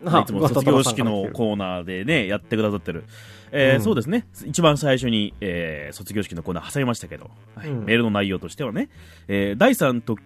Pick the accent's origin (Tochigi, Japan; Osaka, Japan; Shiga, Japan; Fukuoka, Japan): Fukuoka, Japan; 地元の福岡で働いてる時は車で営業車に乗って3年間分回してましたからね